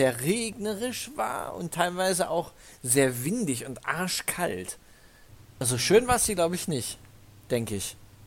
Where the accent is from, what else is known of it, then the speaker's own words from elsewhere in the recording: Iserlohn, North Rhine-Westphalia, Germany; Ich komme aus Iserlohn